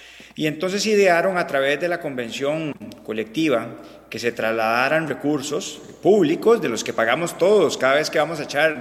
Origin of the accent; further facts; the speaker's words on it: Costa Rica; como diputados de la República, pero también como costarricenses